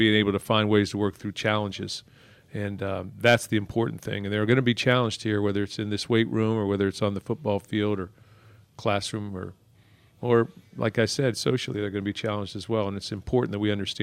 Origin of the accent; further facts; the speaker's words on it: Zanesville, Ohio, United States; I grew up in Zanesville, Ohio. My father was a basketball coach, baseball coach.